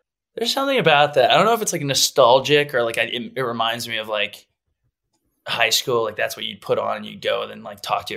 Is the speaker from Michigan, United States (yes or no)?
no; Texas, United States